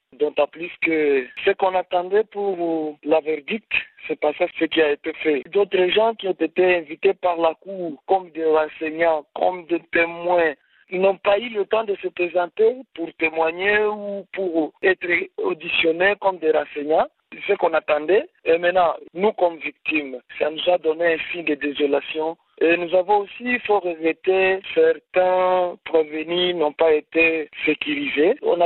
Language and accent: French; Mutarulu, South Kivu, DR Congo; Et on attendait que ça se passe chez nous à Mutarulu.